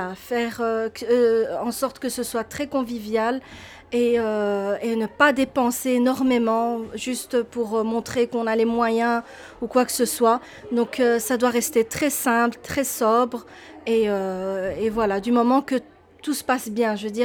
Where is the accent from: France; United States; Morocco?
Morocco; j'ai 33 ans et je suis marocaine.